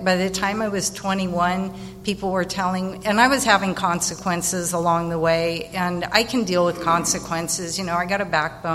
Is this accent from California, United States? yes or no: yes; Escondido, California, United States; So I grew up in Escondido, and I had a relatively normal childhood.